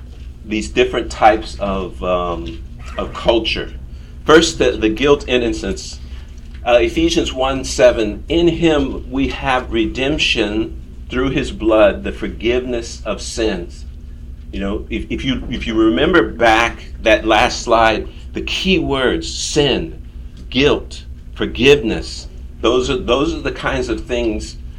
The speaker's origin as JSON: {"language": "English", "country": "United States", "tie": "born or raised there", "said": "which is understandable because I grew up in America. But I'm 35% shame, honor. And that's because I'm an African American."}